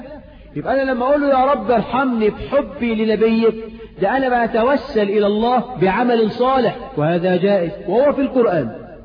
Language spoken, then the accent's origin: Arabic; Egypt; اللهم اجعل بلدنا مصر آمنة مطمئنة